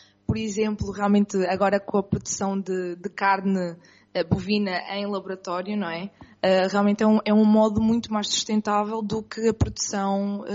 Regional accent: Estarreja, Aveiro, Portugal; eu sou de Estarreja, não considero propriamente um meio assim muito rural

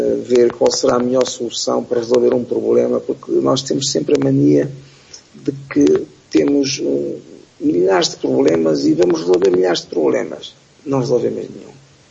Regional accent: Beira, Sofala, Mozambique; Eu sou natural de Moçambique, da cidade da Beira, e lembro-me de correr os corredores do hospital da Beira.

